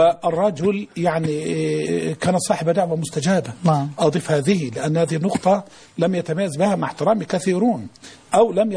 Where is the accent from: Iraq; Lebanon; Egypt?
Egypt